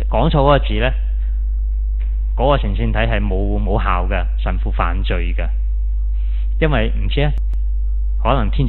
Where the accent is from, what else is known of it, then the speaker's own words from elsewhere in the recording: China; 如果我不是身为中国人，我相信我都可能不会学中文